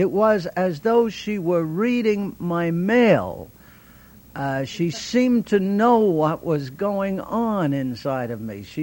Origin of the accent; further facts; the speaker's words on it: Ireland; I'm Irish, and the Irish are always using exaggeration.